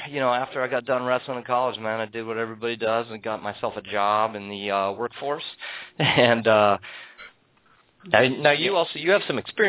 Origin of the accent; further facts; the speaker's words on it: California, United States; But, yeah, man, I grew up here in the Northern California area, wrestled my whole life, and ended up wrestling up in Oregon State University, D1 Pac-10.